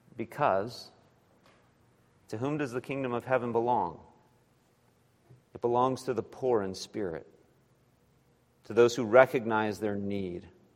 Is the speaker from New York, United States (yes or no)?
no; California, United States; Maybe it's because I grew up driving in California.